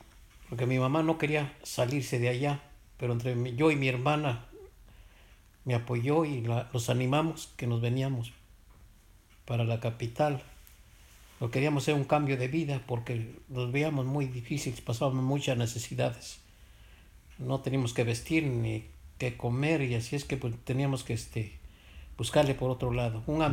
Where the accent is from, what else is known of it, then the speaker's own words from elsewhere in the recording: Xochitlán, Puebla, Mexico; en mi rancho viví, o sea, mi pueblo, Xochitlán, viví una especie de esclavismo